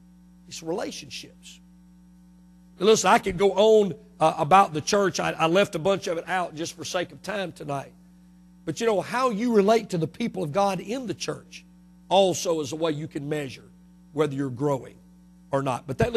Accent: Mississippi, United States; I was born and raised in Mississippi, went to school in Mississippi

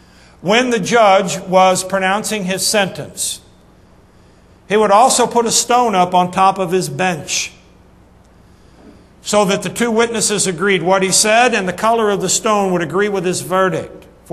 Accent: Missouri, United States; I'm from Missouri. I'd like for you to show me. Our mascot is a mule.

